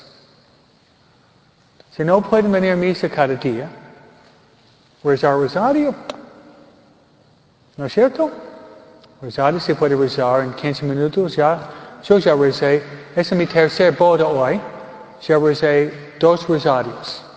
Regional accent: New York, United States; viene de donde yo vengo, Nueva York

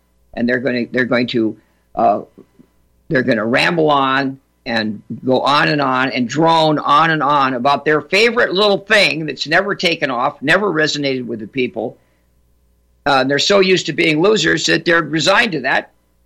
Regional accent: California, United States; Well, you know, I don't want to disparage California because it's my home state. I grew up there. I love the great state of California, what it used to be

